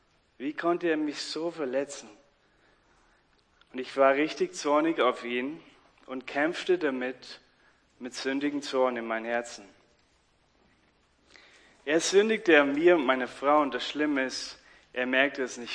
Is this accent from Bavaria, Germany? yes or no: yes; Bavaria, Germany; accent: Bavarian; Ich komme ja ursprünglich aus Bayern, man hört es oft an meiner Aussprache. Ich habe das noch immer nicht abgelegt und werde es wahrscheinlich nicht ablegen bis zum Ende meines Lebens.